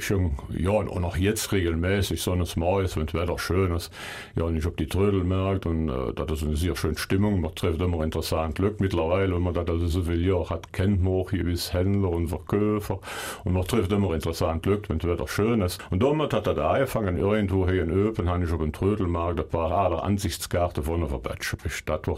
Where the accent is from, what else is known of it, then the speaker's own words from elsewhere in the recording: Russia; German is a second language; now in Eupen, Belgium; Ich geboren sind, ich sehe ja 1960 und ich sehe geboren in Batschewisch. Da sind ich dann noch in Russien und dann bis zur Mittelschule da gewohnt, bin mit den Eltern.